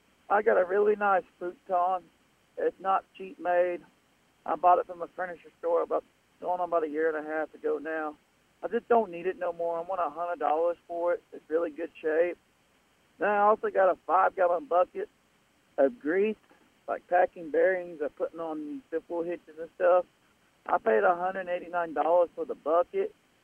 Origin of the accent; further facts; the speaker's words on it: Weatherford, Oklahoma, United States; I'm from the Weatherford area.